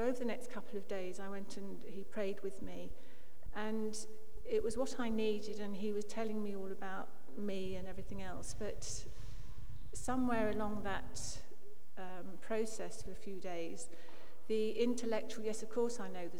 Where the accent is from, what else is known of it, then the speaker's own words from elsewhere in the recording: Harrow, London, United Kingdom; I was actually born and bred in Harrow, and my parents were churchgoers.